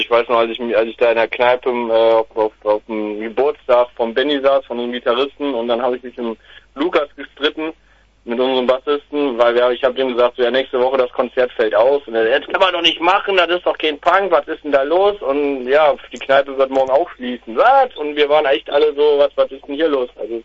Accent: Cologne, North Rhine-Westphalia, Germany; Wir kommen aus Köln.

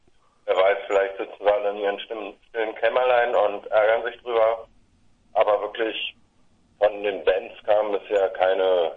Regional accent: Berlin, Germany; Aus dem wunderschönen Berlin.

